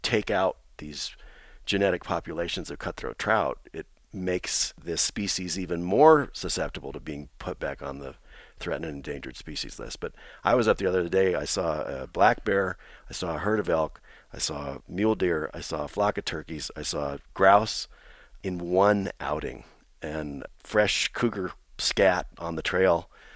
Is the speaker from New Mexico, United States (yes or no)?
yes; New Mexico, United States; In fact, I grew up fly fishing on the Pecos, like so many people fishing on the Pecos.